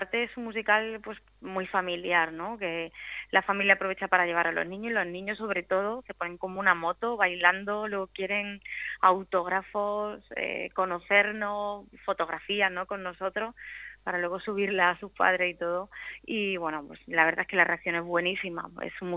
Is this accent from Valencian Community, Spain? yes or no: no; Linares, Andalusia, Spain; yo en mi caso soy andaluza, como bien ha comentado, soy de Linares